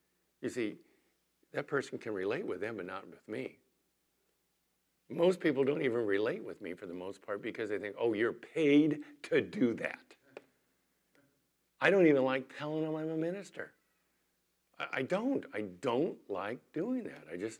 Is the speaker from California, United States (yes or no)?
yes; San Diego, California, United States; also born or lived in El Centro; I grew up in San Diego, went to the desert and been down there for 40 years.